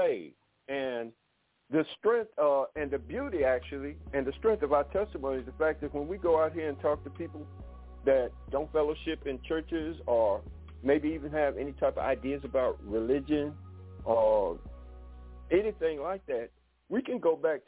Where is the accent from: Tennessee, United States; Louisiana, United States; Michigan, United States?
Michigan, United States; Detroit; I'm your homeboy. I'm from Detroit.